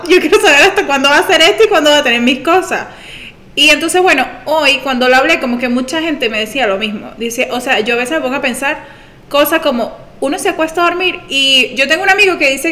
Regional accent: Venezuela; casi todos somos venezolanos

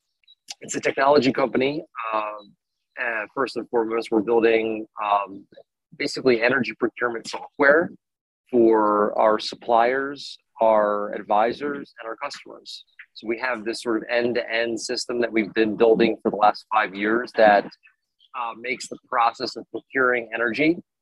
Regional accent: Maryland, United States; now in Annapolis, United States; Yes, I'm originally from Maryland, born and raised actually. Grew up in Harford County, was actually working in Baltimore for quite a while, and now I find myself in Annapolis, Maryland.

